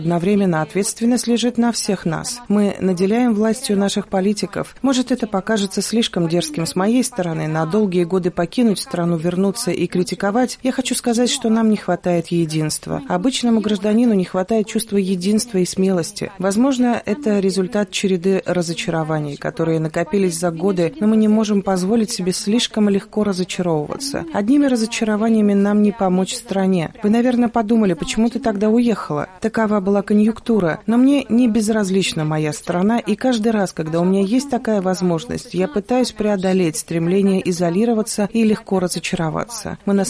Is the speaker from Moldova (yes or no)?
yes; Sadova, Călărași District, Moldova; В селе Садово, откуда я родом, очень много говорят об этом.